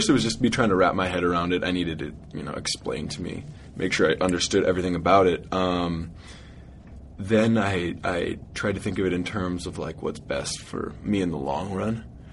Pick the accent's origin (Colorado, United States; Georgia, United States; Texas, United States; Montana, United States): Montana, United States; Bet if I said I was from Alaska, people would be less surprised and less caught off guard than if I say I'm from Montana, judging from the reactions I've gotten my whole life.